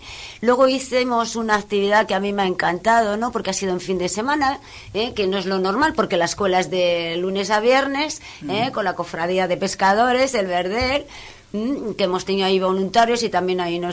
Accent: Madrid, Community of Madrid, Spain; now in Cantabria, Spain; Yo no estaba muy acostumbrada porque vengo de Castilla, entonces vengo de la capital y al ser muy grande ya todas las actividades se hacen prácticamente dentro, pero encuentro que en Cantabria es muy importante moverse.

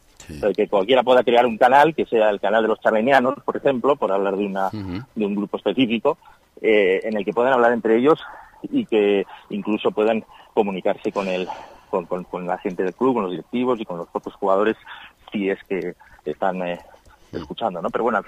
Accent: Madrid, Community of Madrid, Spain; now in Laredo, Spain; Desde los 10 años que llevo viviendo en Laredo, porque yo vengo de Madrid

